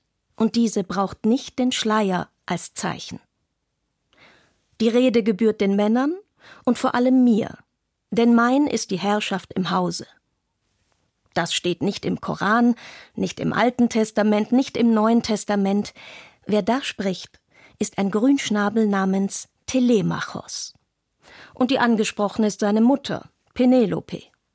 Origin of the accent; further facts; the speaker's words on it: Algeria; In meinem Heimatland, Algerien